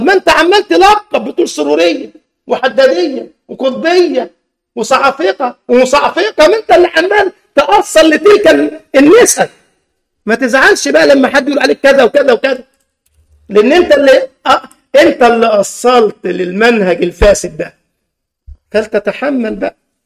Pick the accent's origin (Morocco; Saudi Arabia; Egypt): Egypt; عندنا في مصر انقسموا إلى قسمين وفريقين